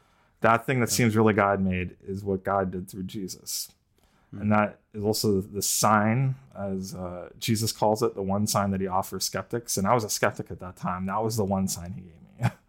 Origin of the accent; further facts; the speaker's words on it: India; Dealing with cultural conflicts I didn't really fully understand as an Indian in an entirely white Christian context.